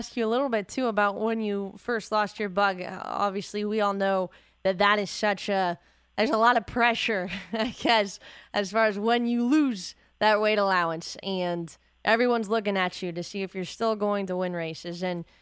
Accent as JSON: {"language": "English", "region": "Kentucky", "country": "United States", "tie": "born or raised there", "said": "And actually, Ellis, I grew up near Ellis Park. That was the first racetrack I ever visited."}